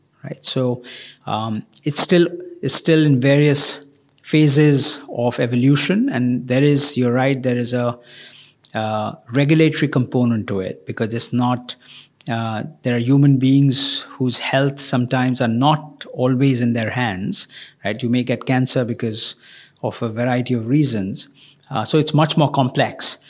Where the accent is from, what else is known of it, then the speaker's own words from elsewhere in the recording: India; I come from India. You know, 20 years ago, India had only 30 million telephone lines.